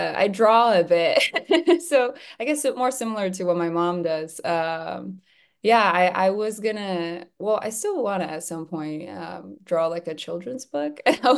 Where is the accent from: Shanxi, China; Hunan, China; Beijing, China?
Beijing, China; English is a second language; also born or lived in Poland; Well, I was born in Poland. My mom is Polish and my dad is Chinese. I was born there, but I grew up in Beijing all my life.